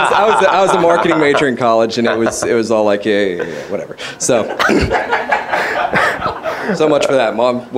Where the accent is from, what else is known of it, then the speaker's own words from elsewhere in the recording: North Carolina, United States; I'm from North Carolina.